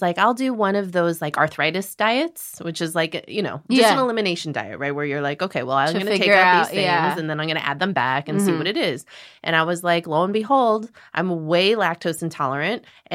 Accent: Illinois, United States; Oh, I grew up in Illinois.

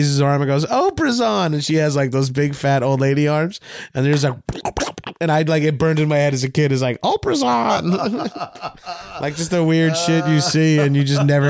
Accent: New York, United States; You're from Boston. I'm from Long Island.

